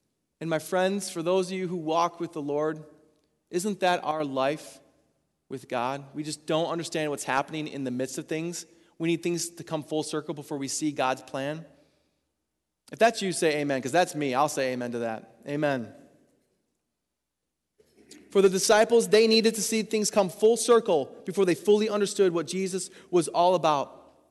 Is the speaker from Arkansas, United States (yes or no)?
no; Middleville, Michigan, United States; I remember in high school, I'm from Middleville, so I remember driving west on Main Street up to the light where the Shell station is.